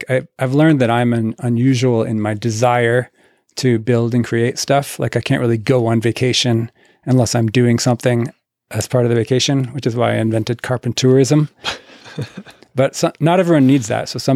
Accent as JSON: {"language": "English", "region": "Ontario", "country": "Canada", "tie": "born or raised there", "said": "I mean, I grew up in Ontario"}